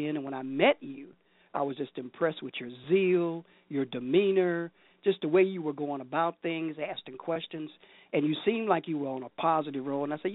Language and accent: English; Chicago, Illinois, United States; born there; I was born on the west side. I used to tell people my side at hospital because I didn't want to say Cook County.